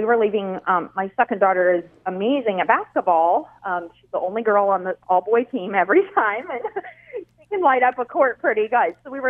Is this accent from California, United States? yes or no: no; St. Louis, Missouri, United States; this was around the time we're from the St. Louis area, when Michael Brown was killed in Ferguson.